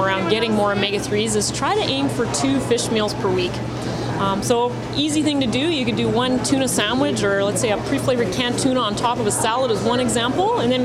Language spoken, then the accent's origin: English; Calgary, Alberta, Canada; us landlocked regions, I'm from Calgary